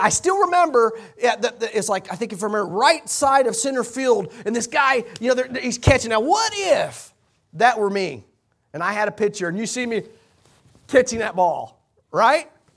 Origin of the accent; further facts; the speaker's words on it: Katy, Texas, United States; I've always been an Astros fan. I grew up in Katy.